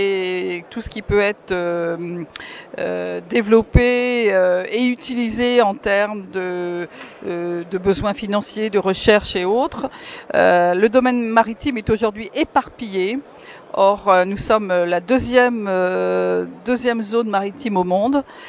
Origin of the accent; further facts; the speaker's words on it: Brest, Brittany, France; en même temps je suis bretonne et brestoise.